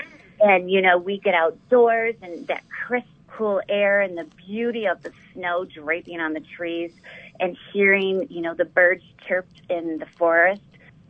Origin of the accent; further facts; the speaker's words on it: Michigan, United States; You know, I'm born and raised in Michigan and have had the honor to work on the Pure Michigan campaign for the last 13 years.